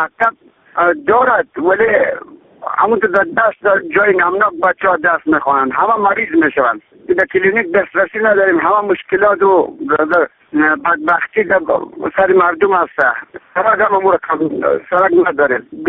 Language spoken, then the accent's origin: Persian; Bastok, Bamyan, Afghanistan; ما از ولایت بامیان ولسوالی برات گپ میزنیم. ما از قریه بستوک میباشیم.